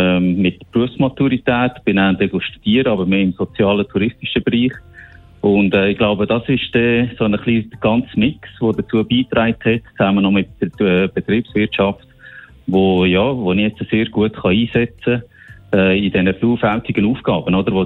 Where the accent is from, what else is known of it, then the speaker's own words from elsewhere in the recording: Solothurn, Switzerland; das gehört mir, glaube ich, an meinem Dialekt. Ich sage es eigentlich immer so, ich bin der Solothurner, der mit meiner Familie in Aargau wohnt und jetzt in Zürich arbeitet.